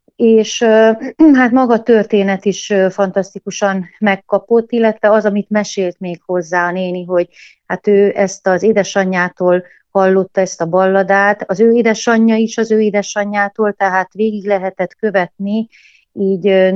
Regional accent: Magyarsáros, Mureș County, Romania; Szülőföldemen, a Kisküküllő mentén, az egyik faluban, Magyarsároson

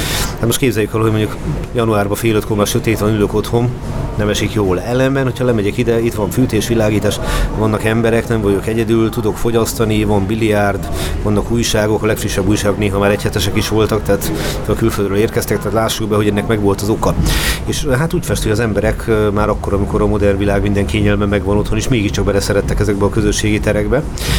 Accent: Hungary; magyarként ott az embernek nagyon dobban a szíve, hogy a Liberty Square-en egy ilyen szobor áll.

